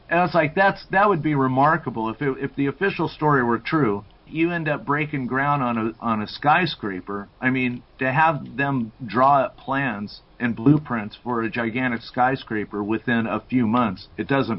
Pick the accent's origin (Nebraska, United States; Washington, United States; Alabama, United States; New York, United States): Washington, United States; Seattle; I'm from Seattle, and you guys are familiar with Seattle, yeah?